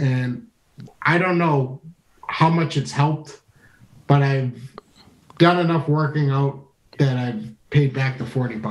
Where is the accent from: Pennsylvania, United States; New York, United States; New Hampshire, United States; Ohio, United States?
New Hampshire, United States; Manchester; Yeah, Manchester, New Hampshire.